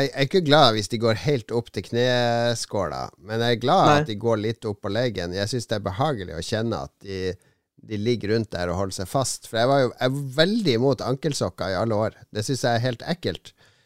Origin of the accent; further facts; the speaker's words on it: Northern Norway, Norway; Jeg er født i Nord-Norge.